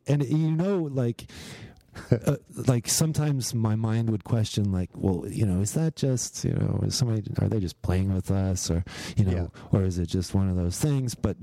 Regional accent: United States; you know, when I said I was from America, he looked shocked, you know.

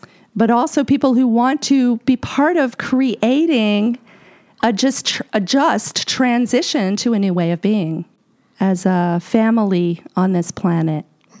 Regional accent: New York City, New York, United States; I grew up in New York City, and in the 70s, nobody, like, it was dog-eat-dog kind of world.

